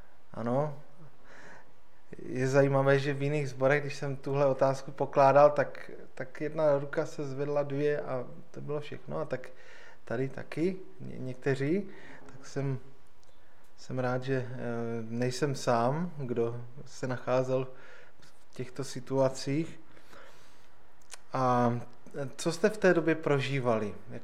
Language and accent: Czech; Šumperk, Olomouc Region, Czechia; now in Prostějov, Czechia; Jsem sice z Prostějova, ale pocházím ne úplně daleko odsud, ze Šumperka, ale už je to 25 let, co bydlím na Prostějovsku